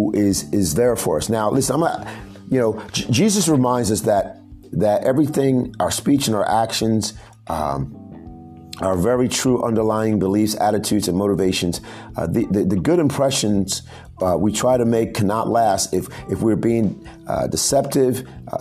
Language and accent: English; Miami, Florida, United States; I have lived through many hurricanes growing up in Miami, growing up down south.